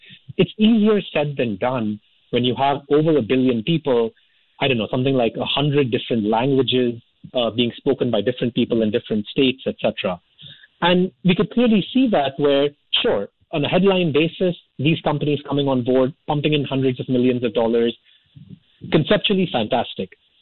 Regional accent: India; being Indian myself

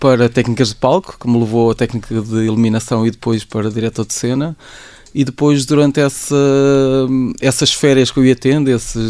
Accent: Ovar, Aveiro, Portugal; a verdade é que eu venho de Ovar, portanto, Ovar é tudo plano.

